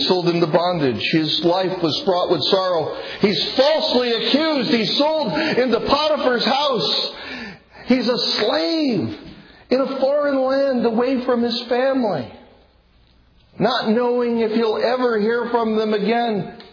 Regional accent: Dothan, Alabama, United States; People ask me, that's some accent you have. You're from around here. Where are you from? I said, Dothan. Dothan, Alabama.

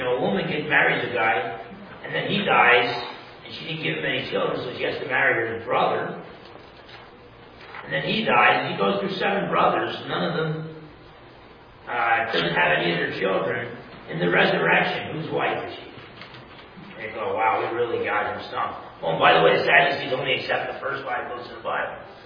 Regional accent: New Jersey, United States; Now I'm from New Jersey, so a little bit pessimistic after this picture, but it is going down.

